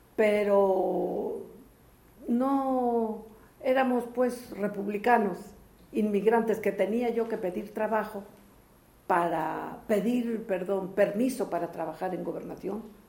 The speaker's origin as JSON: {"language": "Spanish", "country": "Spain", "tie": "born there", "said": "solicité el pasaporte español, porque yo nací en España."}